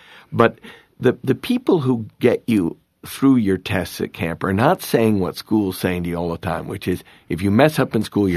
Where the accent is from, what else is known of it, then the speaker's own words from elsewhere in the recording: Northeast, United States; I am from the Northeast